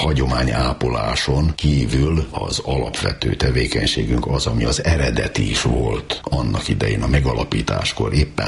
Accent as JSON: {"language": "Hungarian", "region": "Székely Land", "country": "Romania", "said": "Hát ilyenkor, hogy a székely véreim mondják, ilyenkor megnől az embernek szíve."}